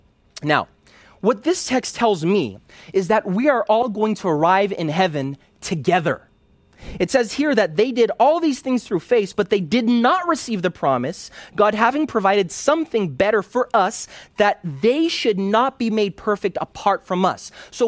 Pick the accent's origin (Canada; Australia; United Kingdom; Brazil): Brazil; English is a second language; now in United States; We're from Brazil, where each state has a different cultural type of food. Here in the States